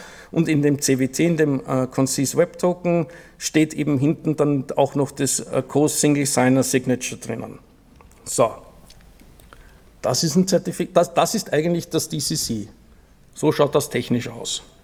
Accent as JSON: {"language": "German", "country": "Austria", "said": "Ich bin Österreicher, ich kenne halt mal das Österreichische."}